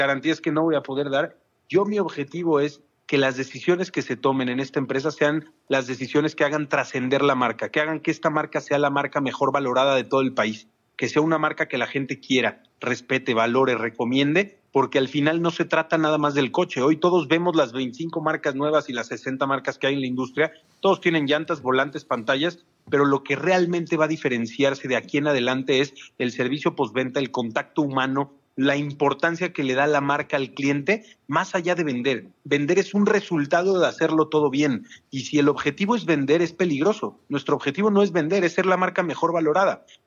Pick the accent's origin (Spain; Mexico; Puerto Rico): Mexico; Como mexicano es muy frustrante ver que todas las tecnologías suceden en Estados Unidos, en Europa, en China, y México va como 3 años, 4 años atrás